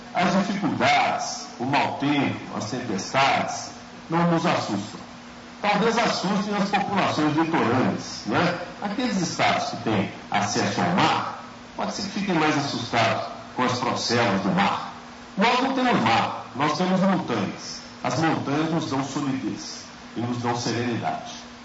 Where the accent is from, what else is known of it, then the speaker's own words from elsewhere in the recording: Minas Gerais, Brazil; Nós todos somos mineiros e mineiras